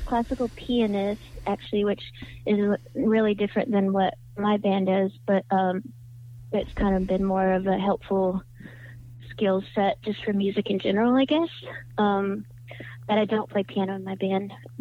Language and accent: English; Athens, Georgia, United States; Oh, my home state, which is Georgia.